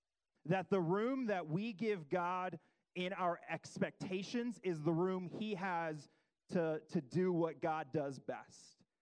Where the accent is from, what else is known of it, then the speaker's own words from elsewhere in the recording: Dallas, Texas, United States; I'm from Dallas. That's where I was born and raised, and so I have to like the Cowboys, and if you're Texan and you don't, that's disappointing.